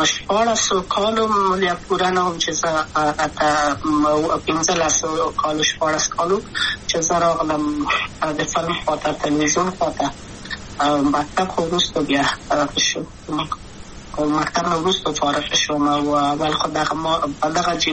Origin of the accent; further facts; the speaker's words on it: Kabul, Afghanistan; also born or lived in Maidan Wardak; د پلار مې د وردګو ولایت ته خلګنسې کېدلې د کابل په تخت پل سیمه کې یم او لویا شویم کابل که یم